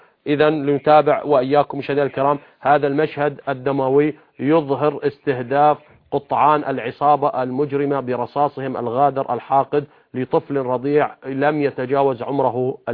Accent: Daraa, Daraa Governorate, Syria; لكسر إرادتنا نحن أبناء درعا

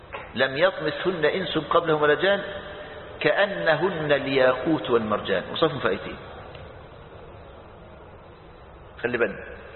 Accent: Egypt; المانجا عندنا في مصر المانجا قد كده لو خليتها في البيت يومين تملأ البيت رائحة

